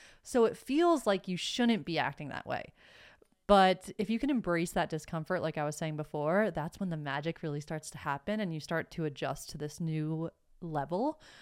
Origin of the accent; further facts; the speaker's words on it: New York, United States; And maybe it's New York, especially. I'm from New York, and we just fucking say it how it is.